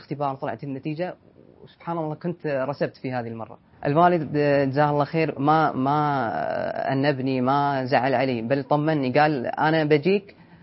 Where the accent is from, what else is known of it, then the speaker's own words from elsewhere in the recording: Pakistan; Arabic is a second language; تعرف شيخ أني باكستاني أعجمي.